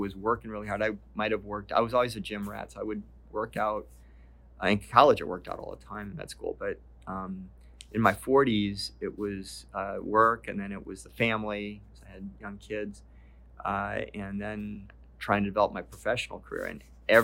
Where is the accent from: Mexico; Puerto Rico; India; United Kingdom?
Puerto Rico; also born or lived in Cleveland, United States / Florida, United States; And I grew up in Puerto Rico. My mother and father met in Cleveland. They lived in Cleveland until I was about five, moved to Florida for a year, and then we moved to Puerto Rico.